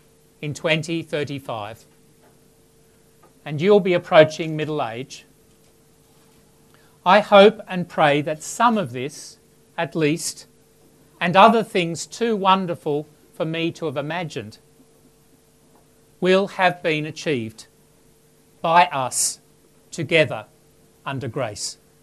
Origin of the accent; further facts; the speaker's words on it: Lakemba, New South Wales, Australia; I grew up first around Lakemba, then Longaville. My dad's chemist shop was in Lakemba, and my schools were there and in Lane Cove and Ryde and Riverview.